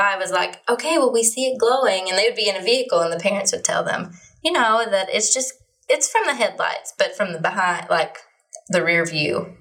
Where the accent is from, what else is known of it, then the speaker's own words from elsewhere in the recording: Paintsville, Kentucky, United States; And I was raised in Paintsville. Yeah. So it was really close.